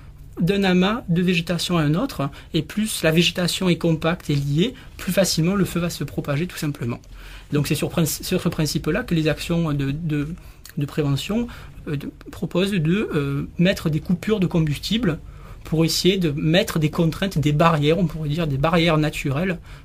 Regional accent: France; Nous, chez nous, en France, on ne connaît pas du tout ces cas-là de mise à feu naturelle.

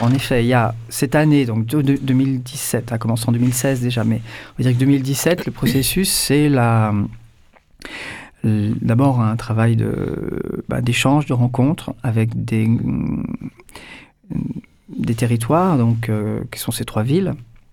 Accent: Marseille, Provence-Alpes-Côte d'Azur, France; moi, en tant que Marseillais, donc français, je dialogue avec les artistes cubains

